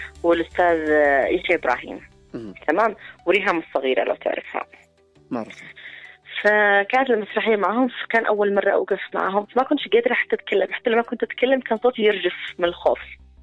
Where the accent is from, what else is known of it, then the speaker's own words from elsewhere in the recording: Yemen; فما كنت عارف أن في عندنا في اليمن دراما وتمثيل وكذا